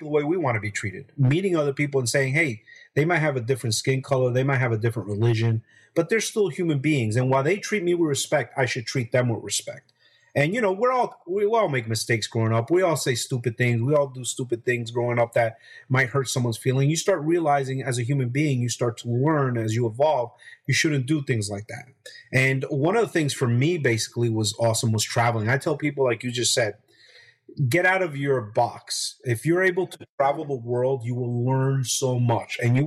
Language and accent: English; Hackensack, New Jersey, United States; my growing up in Hackensack, New Jersey, gave me a lot of tools that would help me in the future.